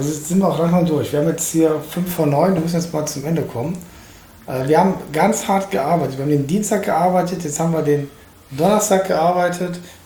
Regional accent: Cologne, North Rhine-Westphalia, Germany; Also Erik ist immer in Köln toleriert worden, das muss man festhalten hier. Muss meine Heimatstadt jetzt verteidigen.

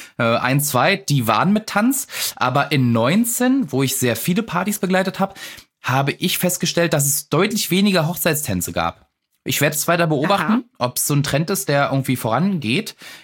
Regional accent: East Germany, Germany; Ich habe keinen Zweitnamen. Bin Ossi.

